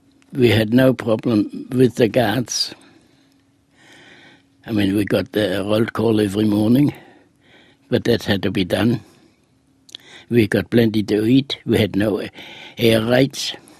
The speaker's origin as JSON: {"language": "English", "town": "Wilhelma", "region": "Central District", "country": "Israel", "tie": "born or raised there", "second_language": "English", "moved": "yes", "said": "So I said, no, I want to see my hometown, my home little village. And I forgot the name of it. My brother-in-law knew the name already, Ben Arot Wilhelma."}